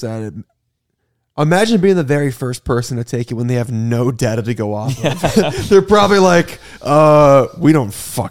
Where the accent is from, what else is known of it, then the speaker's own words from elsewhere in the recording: Iowa, United States; I'm also from Iowa. I'm also from the same county as you.